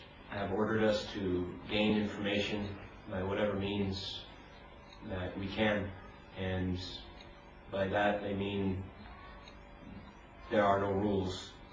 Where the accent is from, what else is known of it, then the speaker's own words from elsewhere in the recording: Hailey, Idaho, United States; I'm from Idaho, Haley, Idaho, in the USA.